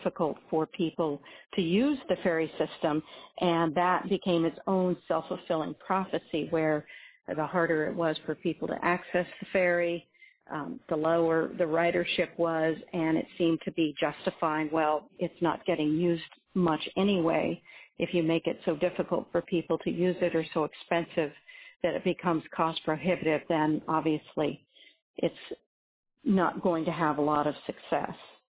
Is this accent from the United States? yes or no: yes; Juneau, Alaska, United States; I'm from Juneau, and thank you for taking my call